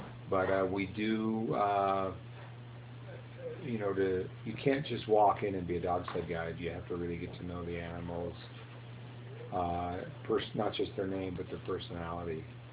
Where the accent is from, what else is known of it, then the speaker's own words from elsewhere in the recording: Washington, District of Columbia, United States; I grew up in Washington, D.C.